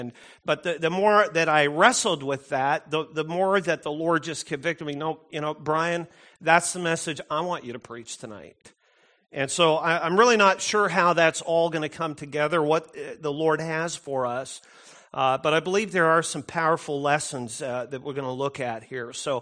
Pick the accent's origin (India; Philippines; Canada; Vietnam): Canada; When he had met me and knew I was from Canada and everything